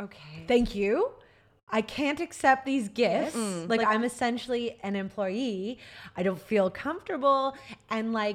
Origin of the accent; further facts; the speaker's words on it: Canada; And so I know, as just being Canadian and having traveled around the world for wrestling, you speak the same language, but it is a very, very different place.